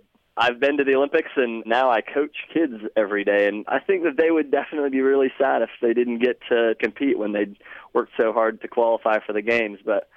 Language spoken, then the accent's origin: English; Guatemala; moved away; I'm originally from Guatemala, and I actually had to flee my home country because the place that I lived got taken over by guerrillas.